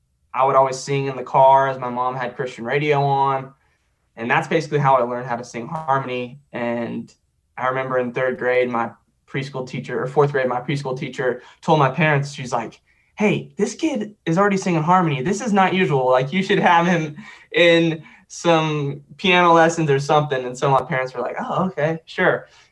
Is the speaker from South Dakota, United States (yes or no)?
yes; Sioux Falls, South Dakota, United States; also born or lived in Joplin, Missouri; So I was born in Joplin, Missouri. I lived there until I was about 9 years old. Then I moved to Sioux Falls, South Dakota.